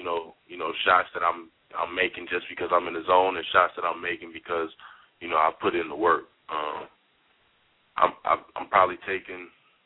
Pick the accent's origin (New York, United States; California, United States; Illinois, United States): Illinois, United States; Chicago; Well, with defense, growing up in Chicago, the best player has to guard the best player.